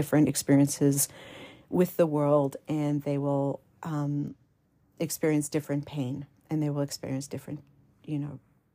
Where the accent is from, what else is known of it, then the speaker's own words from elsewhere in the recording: South Africa; when I was growing up in South Africa, where I was constantly exposed to that horrific disparity of wealth